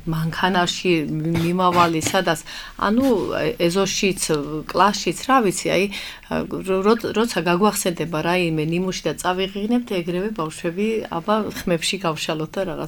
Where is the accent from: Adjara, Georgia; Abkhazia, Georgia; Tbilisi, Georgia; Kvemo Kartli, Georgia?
Adjara, Georgia; ზემო აჭარის ფოლკლორს რაც შეეხება, ამ ყოფა ცხოვრებაში გავიზარდე მე თვითონ ამ ფოლკლორის წიაღში, რო ვთქვათ, ჩემი ოჯახი არის მუსიკალური ოჯახი, დედა ჩემი არის ეთნოფორი.